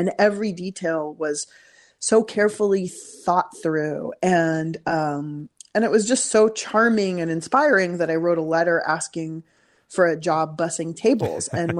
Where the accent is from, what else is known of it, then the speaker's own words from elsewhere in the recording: San Diego, California, United States; But it wasn't until I moved from San Diego, where I grew up, to Berkeley for college and found out about a restaurant called Chez Panisse